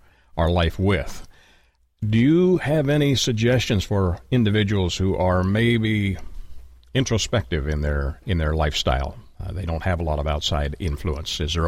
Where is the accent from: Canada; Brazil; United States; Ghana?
Canada; I'm Canadian.